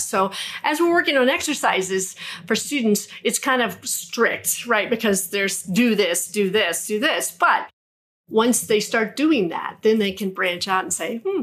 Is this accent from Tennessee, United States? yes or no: no; Corpus Christi, Texas, United States; And this older gentleman lived in our city. I'm from Corpus Christi.